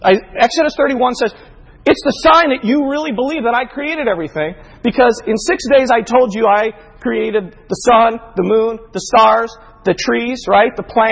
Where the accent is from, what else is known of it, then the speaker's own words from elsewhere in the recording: Kankakee, Illinois, United States; As a teenager growing up in Kankakee, I cut people's lawns on Saturdays.